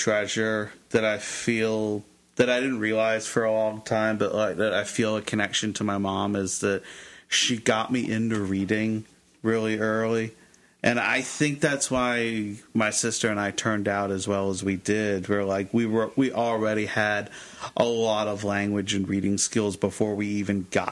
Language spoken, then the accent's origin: English; United Kingdom; now in United States; Growing up in Britain, I had all the Mr. Men books. Did you guys ever get Mr. Men over here?